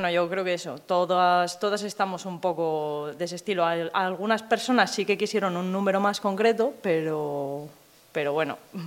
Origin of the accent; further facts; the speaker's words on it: Oviedo, Asturias, Spain; Yo soy de Oviedo, estoy ahora ahí